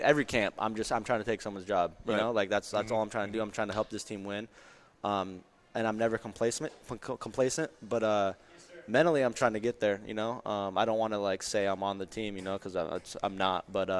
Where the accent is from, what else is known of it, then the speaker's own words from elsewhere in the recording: Murrieta, California, United States; I grew up like 2.5 hours south of there. It's called Murrieta.